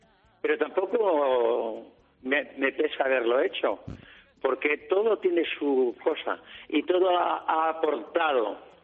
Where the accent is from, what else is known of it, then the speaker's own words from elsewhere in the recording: Linares, Andalusia, Spain; Voy a mi tierra, Linares, para que no digan.